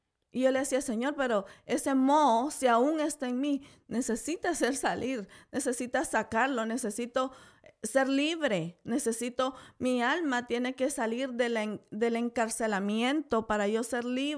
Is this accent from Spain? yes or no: no; Nicaragua; Yo soy de Nicaragua, mi hermosa Nicaragua, y pues en ese proceso mis papás, pues venimos de familia pobre, no somos de familia adinerada